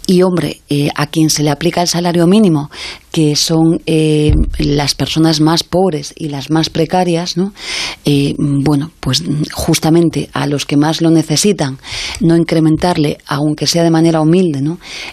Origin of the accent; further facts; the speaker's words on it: Galicia, Spain; soy gallega, España no es Madrid